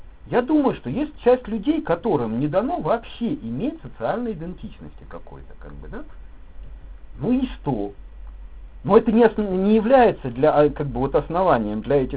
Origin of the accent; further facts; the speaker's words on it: Belarus; Я, как белорус, просто создаю себе место здесь, не отказываясь от белорусскости